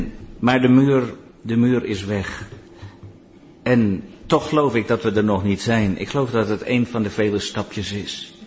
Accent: Netherlands; Als Nederlander zijn wij heel goed om anderen te beoordelen.

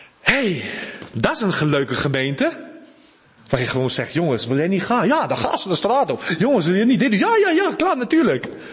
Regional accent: South Africa; now in Netherlands; ik kom uit Zuid-Afrika. Hier rijden we aan de linkerkant van de weg, hè, in of aan de rechterkant van de weg. In Zuid-Afrika rijden we aan de linkerkant van de weg.

